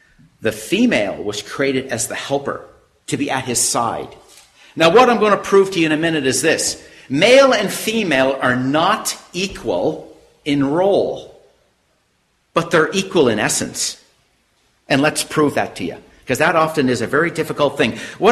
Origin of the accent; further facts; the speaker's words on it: Canada; I come from Canada, so I can't fully speak to what's going on in America.